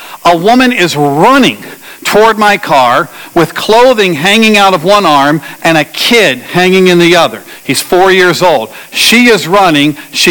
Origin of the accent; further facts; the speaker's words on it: Virginia, United States; moved away as an adult; also born or lived in Yonkers, New York; I grew up in Virginia.